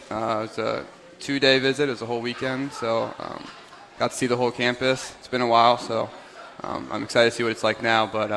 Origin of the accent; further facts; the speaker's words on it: Columbus, Ohio, United States; So I'm from Columbus, Ohio. Went to St. Francis DeSales High School.